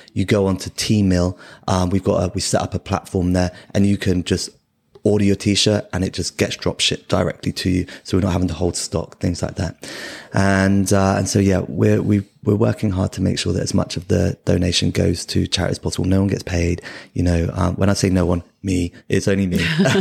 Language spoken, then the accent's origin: English; Hayle, South West England, United Kingdom; I grew up in Hale, down in Cornwall, and they got 3 miles of golden sand and sand dunes